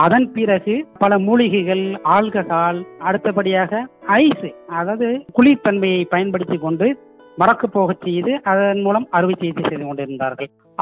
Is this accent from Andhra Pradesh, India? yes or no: no; Pudukkottai, Tamil Nadu, India; நான் புதுக்கோட்டை மாவட்டத்தை சேர்ந்தவன் தான்.